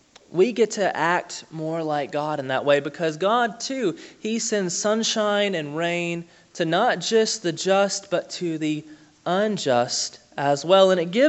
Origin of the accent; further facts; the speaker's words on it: Alabama, United States; I grew up in Alabama in the country, and you have to drive about 10 miles either way to get to a store